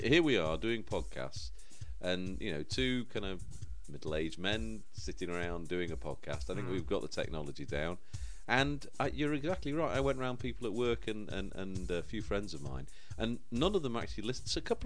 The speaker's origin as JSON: {"language": "English", "region": "England", "country": "United Kingdom", "said": "We're English are always, it rains here about 50% of the time"}